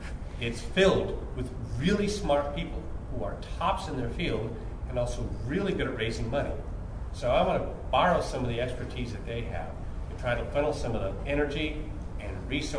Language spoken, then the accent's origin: English; California, United States; I grew up in California. I was in school in the late 60s, the mid 70s. Yes, I'm that old.